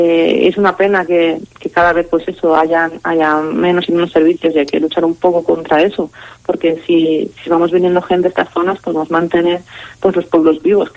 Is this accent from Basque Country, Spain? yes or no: no; Castellón, Valencian Community, Spain; Bueno, pues eso, que soy de Castellón, pero